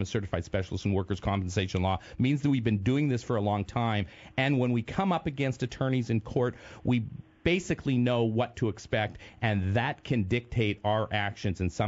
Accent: Canada; accent: Canadian; sorry in my Canadian accent to Jesse

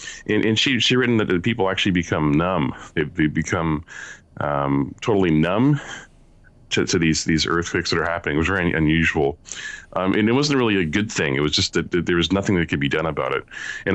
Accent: Canada; now in United States; I live on the West Coast. I live just north of Seattle. So I can actually, I mean, I'm from Canada, but I can see the United States from my house.

